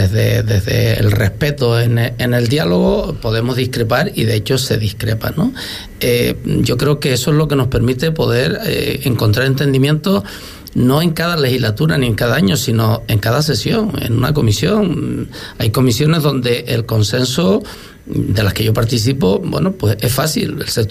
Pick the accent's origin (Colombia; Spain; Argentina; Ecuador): Spain; Canary Islands; Somos canarias